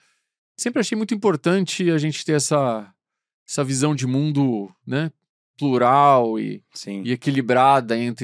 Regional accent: Campinas, São Paulo, Brazil; Eu sou um cara, vim de Campinas, né?

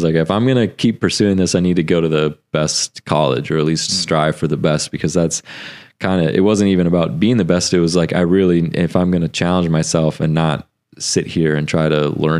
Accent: Minnesota, United States; growing up in Minnesota

